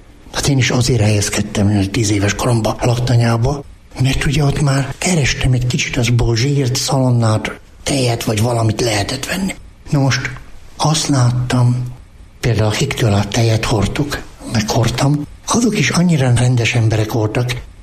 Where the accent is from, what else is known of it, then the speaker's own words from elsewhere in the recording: Abasár, Heves, Hungary; also born or lived in Miskolc; De én abasárinak érzem magam. Ott nőttem föl. Ott voltak az első barátaim.